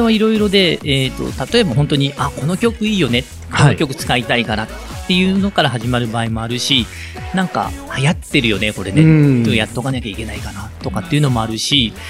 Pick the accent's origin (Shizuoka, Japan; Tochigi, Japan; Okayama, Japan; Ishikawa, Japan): Tochigi, Japan; Oyama; 僕、小山市、栃木県小山市出身なんです。